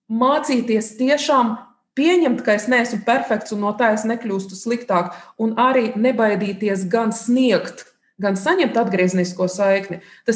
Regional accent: Saint Petersburg, Russia; Latvian is a second language; moved away as an adult; also born or lived in Ukraine; now in Latvia; es esmu dzimusi Ukrainā, studēju skolu un augstskolā Pēterburgā, un atbraucot Latvijā jau tādos, Brieduma gados

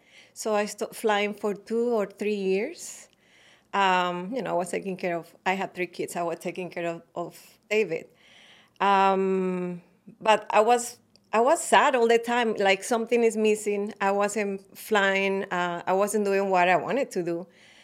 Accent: Colombia; I used to live in Colombia. I'm from Colombia.

